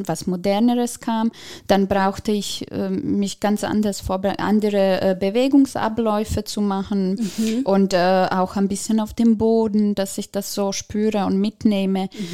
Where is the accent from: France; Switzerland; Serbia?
Serbia; Belgrade, City of Belgrade; German is a second language; Also ich habe einmal tatsächlich in meiner Heimatstadt in Belgrad gastiert, leider nur einmal.